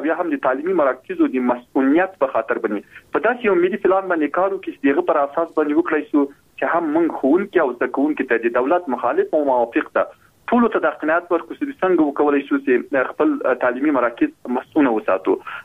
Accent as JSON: {"language": "Pashto", "region": "Logar", "country": "Afghanistan", "said": "موږ د خپل د لوګر ولایت یم"}